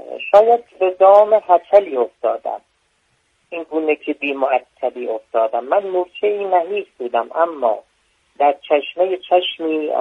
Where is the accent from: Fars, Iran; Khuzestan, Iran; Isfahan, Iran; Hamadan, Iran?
Fars, Iran; Darab; من اصالتا فارسی هستم، داراب